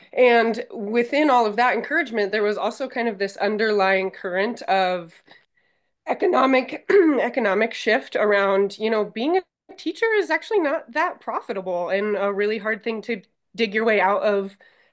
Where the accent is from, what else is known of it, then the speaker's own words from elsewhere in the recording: Billings, Montana, United States; I grew up in Billings, Montana, which is not the rural part of the state, but now I live in Lewistown, which is definitely very country, cattle country specifically.